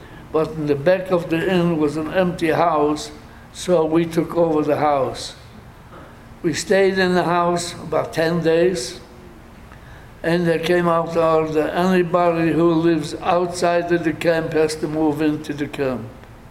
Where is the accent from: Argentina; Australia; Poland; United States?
Poland; I decided to go back to Poland, go back to my hometown, go to the house and see if anybody returned.